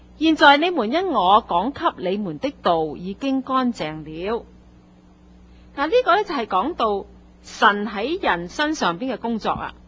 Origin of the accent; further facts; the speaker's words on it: China; 啊，同我哋中国人对神嗰种观念咧，就真系相差好远。啊，我哋中国人咧系敬鬼神而远之